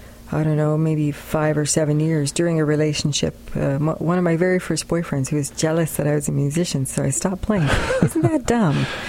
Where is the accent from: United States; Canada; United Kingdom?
Canada; Transcona, Manitoba; Yes, I was raised in Transcona.